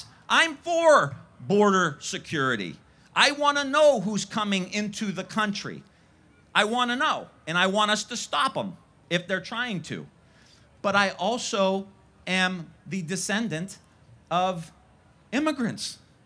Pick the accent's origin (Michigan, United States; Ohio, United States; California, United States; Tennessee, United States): Ohio, United States; I'm from Northeast Ohio.